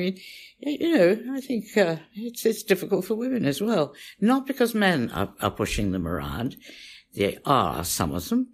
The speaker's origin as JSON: {"language": "English", "country": "Pakistan", "tie": "born there", "also_born_or_lived": "India", "moved": "yes", "said": "I was born in Pakistan and lived in India."}